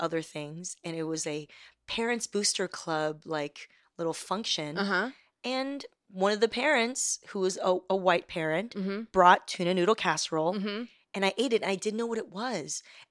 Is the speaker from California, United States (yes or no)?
yes; California, United States; I talk Californian. Mm-hmm. I grew up in Southern California with like Latinos, Asians, Black folks, Pacific Islanders.